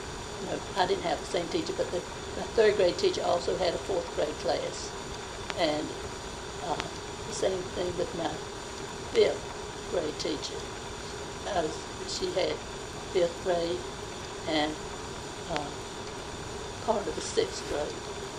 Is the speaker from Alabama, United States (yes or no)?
no; North Carolina, United States; In Edgecombe County, North Carolina.